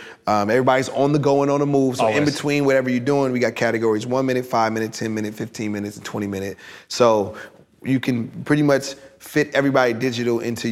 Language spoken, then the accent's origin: English; Rialto, California, United States; also born or lived in Bellflower / Compton; I was born in Bellflower, lived in Compton till I was about seven, then moved to Rialto, where that's my hometown, where I grew up.